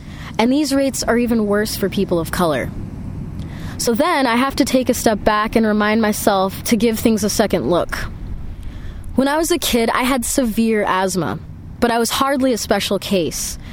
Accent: California, United States; I was raised in the San Joaquin Valley in Central California.

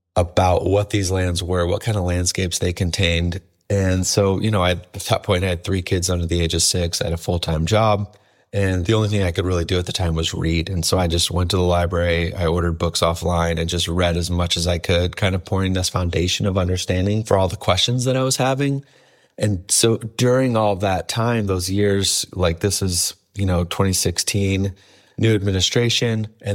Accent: Michigan, United States; moved away as an adult; now in California, United States; I'm from Michigan, so I grew up in Michigan. I moved out to the West 21 years ago

